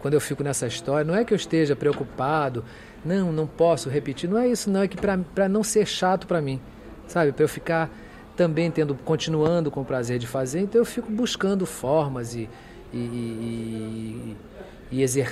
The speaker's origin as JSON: {"language": "Portuguese", "country": "Brazil", "said": "mas antes de ser mato-grossense ou nordestino, eu sou brasileiro"}